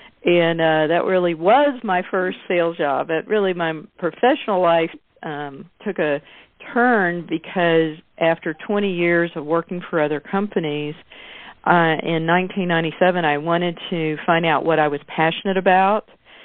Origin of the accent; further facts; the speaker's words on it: Houston, Texas, United States; I grew up in Houston, Texas. I knocked on doors. I went door to door selling.